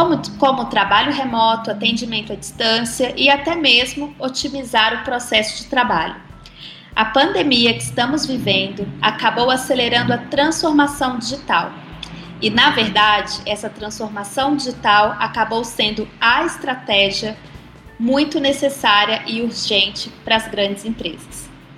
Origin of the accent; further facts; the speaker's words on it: Minas Gerais, Brazil; E como boa mineira, é um trocadilho mineiro, sabe?